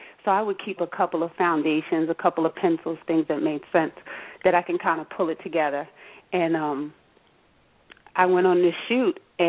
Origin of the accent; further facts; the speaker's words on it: Boston, Massachusetts, United States; also born or lived in Michigan; And I started there, and then I came back home to Boston. I'm from Boston, Massachusetts.